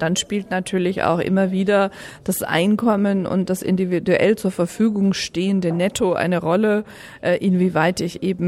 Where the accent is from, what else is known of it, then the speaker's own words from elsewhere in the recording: Bavaria, Germany; Also als Bayerin sei es mir gestattet, dass ich ab und an auch dem Lokalkolorit Rechnung trage.